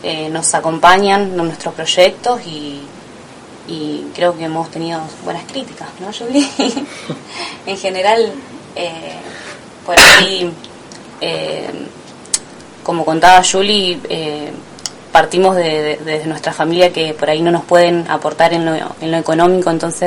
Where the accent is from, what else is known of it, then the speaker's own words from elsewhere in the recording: Santa Fe, Argentina; moved away; yo vengo de Santa Fe, ya hace unos años que estoy acá.